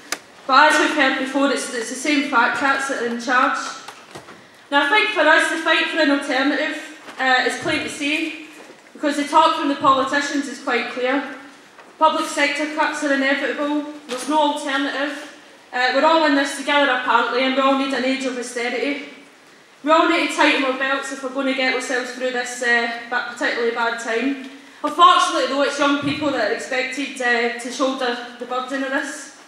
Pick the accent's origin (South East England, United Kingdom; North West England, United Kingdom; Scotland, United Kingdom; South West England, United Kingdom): Scotland, United Kingdom; Glasgow; I know because I come from Glasgow